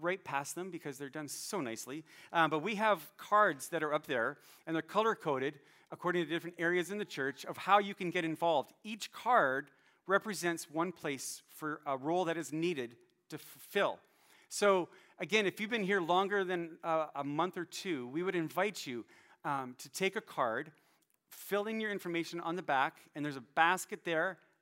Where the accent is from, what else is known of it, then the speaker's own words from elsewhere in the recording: Calgary, Alberta, Canada; So I came from Calgary, went there when I first went to college